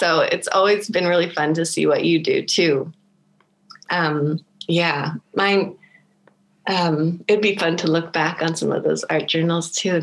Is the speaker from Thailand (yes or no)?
yes; Thailand; now in Germany; So yeah, so I am American by nationality, but I actually grew up in Thailand. So, and I've lived here in Germany for 10 years.